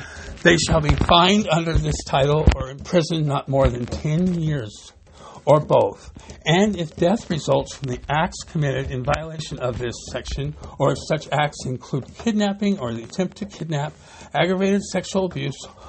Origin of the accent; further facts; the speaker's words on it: San Bernardino, California, United States; born there; I was born here in San Bernardino.